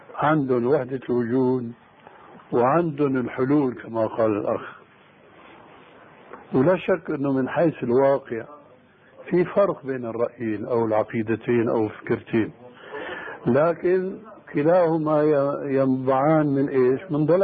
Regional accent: Syria; لكن نوبات مستعملة عندنا في سوريا وهي انسب لهم

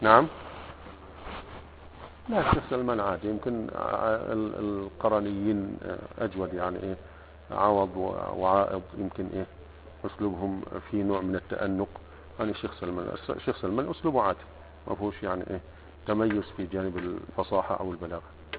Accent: Egypt; الآن صح يعني عندنا في مصر صحف لكن كلها سياسة

